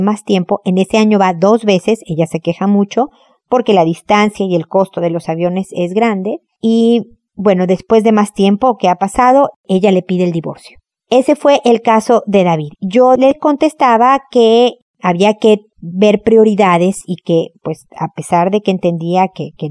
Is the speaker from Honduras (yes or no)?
no; Mexico; now in Chile; Yo vivo en Chile, soy mexicana, ustedes lo saben, vivo en Chile.